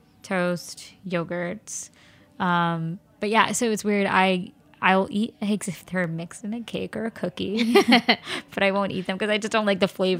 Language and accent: English; Flushing, New York, United States; Well, I live in Flushing now, and I grew up in Flushing. We moved back to be closer to family, my parents, aka helping us raise our kids.